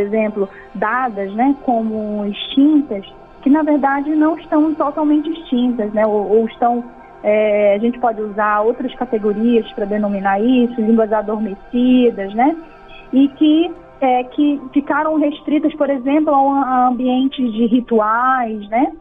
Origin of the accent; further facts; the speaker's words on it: Pará, Brazil; eu sou da região do Baixo Tapajós, no Pará. Meu povo é o povo Tapajó.